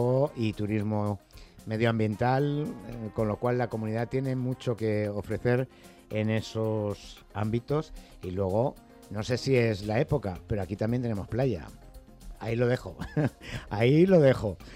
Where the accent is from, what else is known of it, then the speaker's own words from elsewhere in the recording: Community of Madrid, Spain; Que los que somos de la Comunidad de Madrid, ¿no?